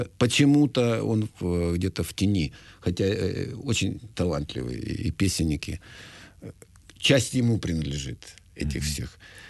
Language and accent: Russian; Kyiv, Ukraine; Я киевлянин коренной